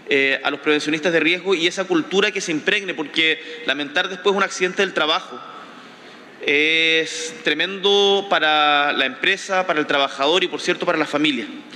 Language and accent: Spanish; Magallanes and Chilean Antarctica, Chile; soy de Magallanes